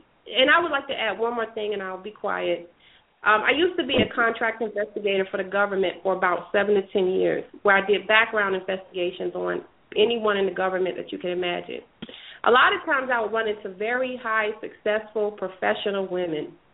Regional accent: the South, United States; and I grew up in the South by my grandmother

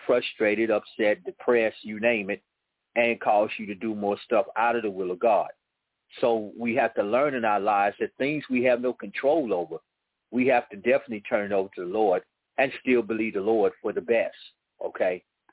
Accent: Chicago, Illinois, United States; I mean, I was born in Chicago, and when I lived there and growing up there, I got to admit, I played in the cold

